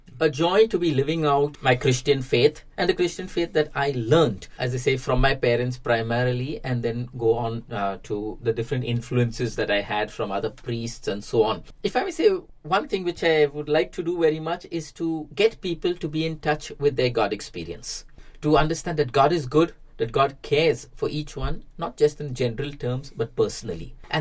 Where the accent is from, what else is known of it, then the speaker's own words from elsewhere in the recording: Mumbai, Maharashtra, India; growing up in India, in Mumbai, it's automatic that we would live in the midst of people who belong to other religions.